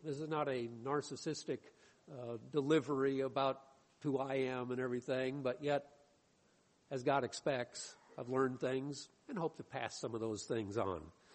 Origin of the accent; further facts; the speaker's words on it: Michigan, United States; Now, I was from Michigan. That's a farm in Michigan.